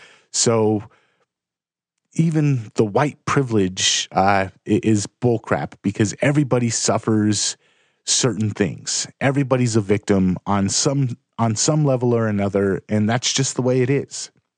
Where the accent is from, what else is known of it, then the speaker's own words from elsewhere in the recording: Los Angeles, California, United States; My family, growing up in Los Angeles, all of my family was Mexican. And the neighborhood that we grew up in was pretty much all Mexicans and black kids.